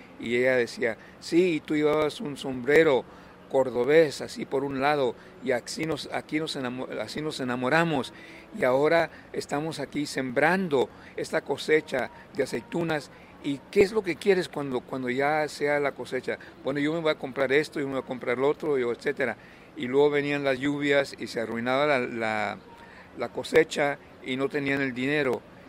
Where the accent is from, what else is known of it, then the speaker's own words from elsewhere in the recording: San Antonio, Texas, United States; cuando éramos niños en San Antonio, en la escuela, los maestros nos expulgaban.